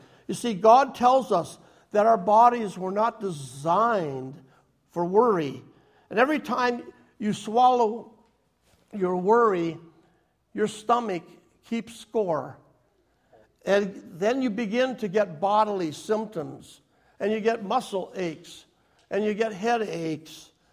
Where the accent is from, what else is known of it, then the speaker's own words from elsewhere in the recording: North Branch, Minnesota, United States; When I was a kid, growing up in North Branch, Minnesota, with no money, I didn't know I was poor and my dad was rich.